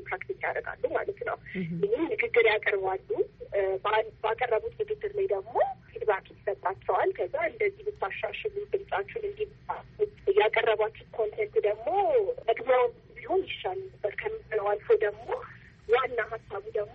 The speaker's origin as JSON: {"language": "Amharic", "region": "Addis Ababa", "country": "Ethiopia", "tie": "born or raised there", "said": "አዲስ አበባ ነው ተወልጄ ያደኩት።"}